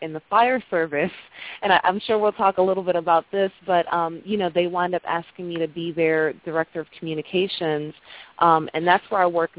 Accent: Maryland, United States; I was living in New York at the time, and, you know, I was originally from Maryland, and I made a decision that was kind of scary for me, was to go back home

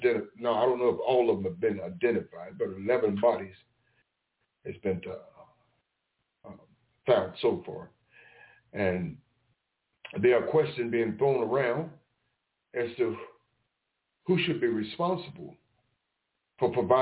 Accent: Memphis, Tennessee, United States; And I'm from Prison Camp Memphis.

